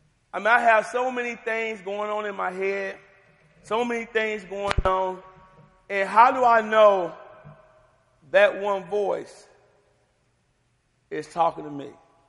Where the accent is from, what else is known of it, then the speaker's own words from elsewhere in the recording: Tennessee, United States; I'm from Tennessee, and I'm a little country sometimes. And we have a little saying in Tennessee.